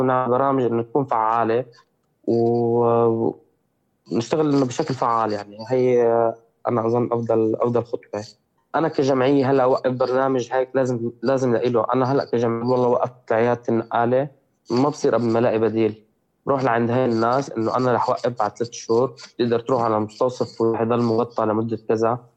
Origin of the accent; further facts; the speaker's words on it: Syria; now in Lebanon; نحن كسوريين بلبنان نحن ما عندنا حقوق اللاجئين بأي بلد ثاني.